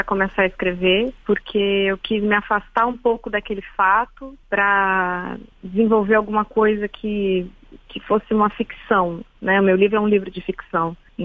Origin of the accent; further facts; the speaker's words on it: Piçarras, Santa Catarina, Brazil; eu me lembrava muito da minha infância, da minha adolescência em Pissarras, que é uma cidade pequena, de Santa Catarina